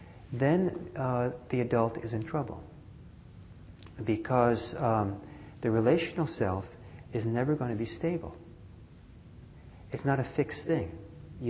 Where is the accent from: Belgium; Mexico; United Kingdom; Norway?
Norway; also born or lived in Italy / United States; I grew up some in Norway, some in Italy, and some in the United States.